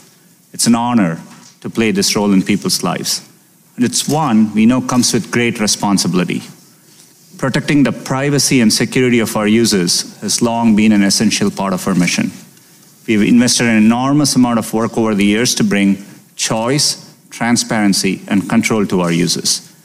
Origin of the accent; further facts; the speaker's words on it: India; now in United States; It's been 25 years since I made the US my home. Growing up in India, I have distinct memories of when my family got its first phone and its first television.